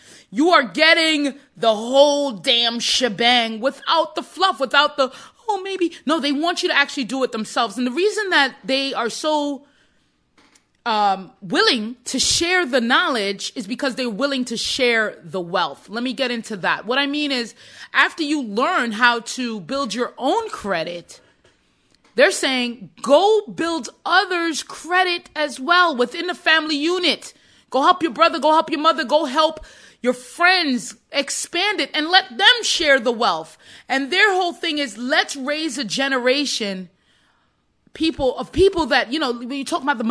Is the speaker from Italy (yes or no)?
no; Jamaica; now in United States; We came from Jamaica.